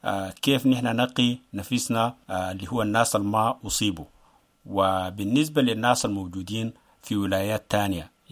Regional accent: Sudan; عندنا في السودان في مناطق بتكون بعيدة خالص يعني مثلا بتكون نائية

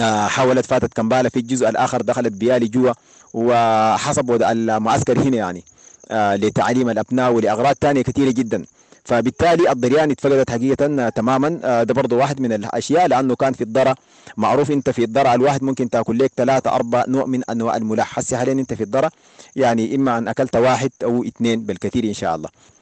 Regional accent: Sudan; moved away; واحدة من أهم الأشياء عندنا نحن كسودانيين، صحيح في البلد ده الناس ما بتستخدم السكر، لكن نحن كسودانيين قاعدين نستخدم السكر بكميات كبيرة

